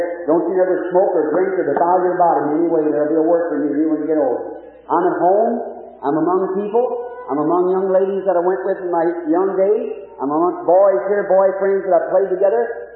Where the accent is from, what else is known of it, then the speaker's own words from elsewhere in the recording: Kentucky, United States; born there; When I was a little boy, I was born up here in Cumberland County, Kentucky. A little log cabin.